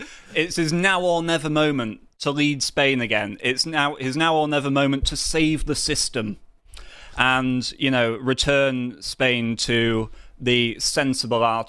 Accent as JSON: {"language": "English", "country": "United Kingdom", "said": "On this occasion, I, as a Brit, come to them as a friend and an ally to the Spanish."}